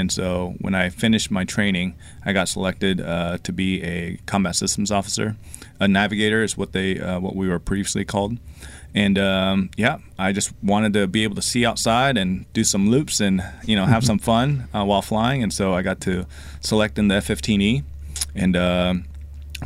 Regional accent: Oklahoma, United States; also born or lived in South Korea; I'm an immigrant, and we moved to Oklahoma from Korea. And growing up there near Tinker, my story was that I went to air shows at Tinker Air Force Base

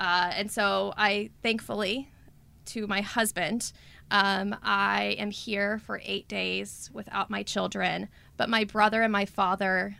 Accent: Cincinnati, Ohio, United States; because we grew up in Cincinnati

